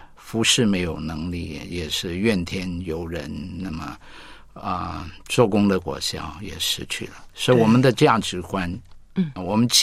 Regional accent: Fujian, China; also born or lived in Hong Kong; 我是福建。

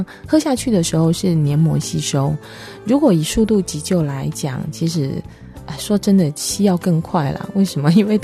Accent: China

